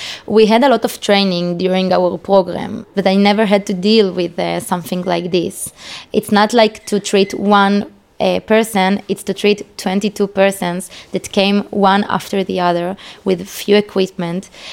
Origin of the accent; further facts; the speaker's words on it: Beersheba, Southern District, Israel; also born or lived in Argentina; I was born in Argentina, and I made the Aliyah to Israel when I was 7 years old. And I grew up in Be'er Sheva, in the south of the country.